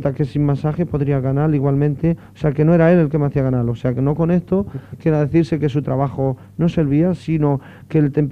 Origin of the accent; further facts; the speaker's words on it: Toledo, Castilla-La Mancha, Spain; Y esto para mí, pues indiscutiblemente, como toledano, me honra.